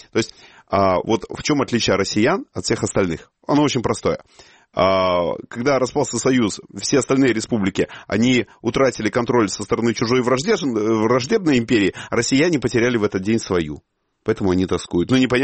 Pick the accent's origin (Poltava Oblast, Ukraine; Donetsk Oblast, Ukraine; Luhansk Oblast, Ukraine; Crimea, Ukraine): Crimea, Ukraine; Я вам скажу, как аутентичный крымчанин